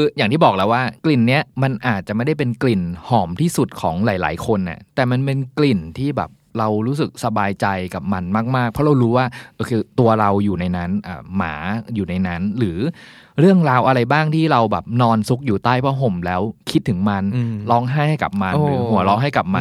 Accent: Northern Thailand, Thailand; ผมเป็นคนเหนือใช่ไหมแล้วการเป็นคนเหนือเนี่ยคือมันมีรสชาติอาหารเหนือที่แม่เป็นคนทำให้เรากินแต่เด็กมาแล้ว

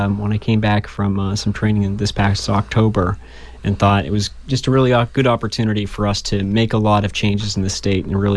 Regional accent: Massachusetts, United States; But I grew up in the South Shore. I'm a 28-year-old guy

